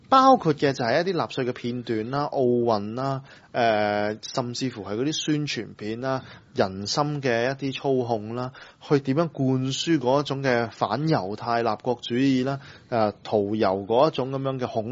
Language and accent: Cantonese; China; 即係我哋咁講啦，即係我哋中國人搞軟文化呢係真係廢到邊嘅。